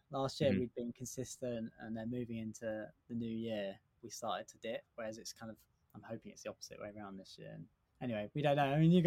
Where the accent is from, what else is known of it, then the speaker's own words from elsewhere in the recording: London, United Kingdom; I'm a Londoner, East London